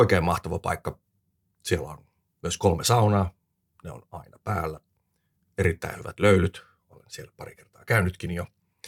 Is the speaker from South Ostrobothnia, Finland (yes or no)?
no; Espoo, Uusimaa, Finland; Olen sieltä lähtöisin ollut siellä nuoruuteni tuohon parikymppiseen asti vähän rapiat. 28 about ennen kuin sieltä muutin sitten ensimmäistä kertaa oikeasti pois.